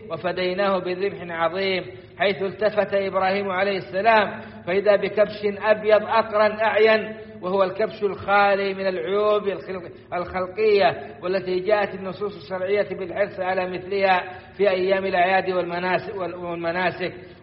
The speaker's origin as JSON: {"language": "Arabic", "country": "Saudi Arabia", "said": "وأن يديم على بلادنا السعودية أمنها وإيمانها وقيادتها ومقدساتها"}